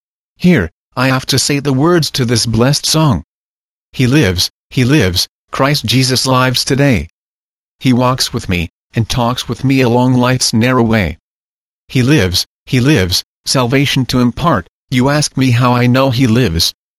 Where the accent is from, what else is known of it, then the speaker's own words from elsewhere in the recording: Colorado Springs, Colorado, United States; also born or lived in Farmington, United States / Union Lake, United States; I am from Colorado Springs, Colorado. I am formerly from Farmington and Union Lake in the state of Michigan.